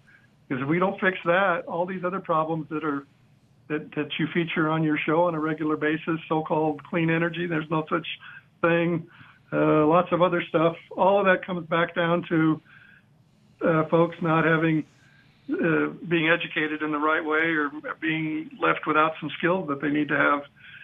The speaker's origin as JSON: {"language": "English", "region": "Texas", "country": "United States", "tie": "born or raised there", "said": "And yeah, unfortunately, Louisiana is one of the places where there's a Republican majority. So is my home state, Texas."}